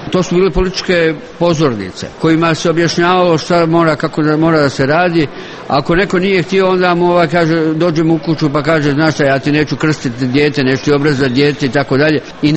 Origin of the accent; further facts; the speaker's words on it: Bosnia & Herzegovina; kod nas u Bosni se ne pita neko kad dođe u kuću hoćeš li kafu, nego se odmah pristavlja kafu.